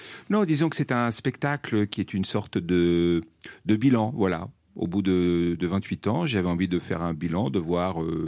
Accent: Neuilly-sur-Seine, Île-de-France, France; born there; je suis né à Neuilly-sur-Seine, moi, on se refait pas. Hein. Ah, ouais. Famille de Versaillaise, voilà.

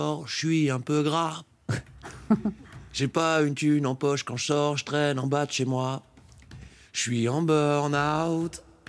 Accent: Metz, Grand Est, France; non, voilà, je viens de Metz, j'ai grandi à Metz

